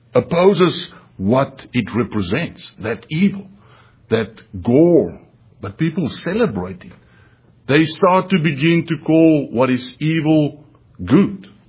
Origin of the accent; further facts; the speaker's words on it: South Africa; When we grew up in South Africa, I never really saw in the movies, again, like the yellow bus we saw in the movies about Halloween.